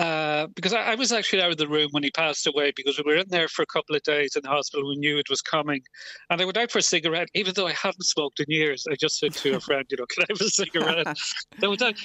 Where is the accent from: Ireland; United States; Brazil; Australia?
Ireland; Glencolumbkille, Ulster; we're from Glencullum Kill, southwest Donegal.